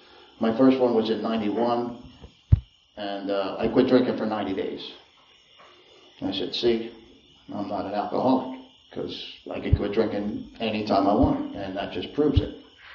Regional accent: Philadelphia, Pennsylvania, United States; born there; I think I was born in 1960 in Philadelphia.

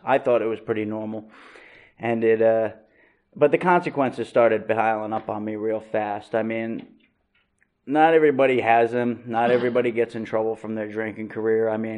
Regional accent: New Jersey, United States; I was raised in North Jersey, and there is nothing that I can point at in my childhood to say that this is why I'm an alcoholic.

